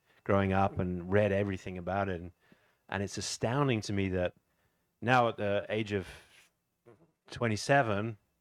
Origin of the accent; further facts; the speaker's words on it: England, United Kingdom; I grew up in England where everyone was always obsessed with World War One, and particularly World War Two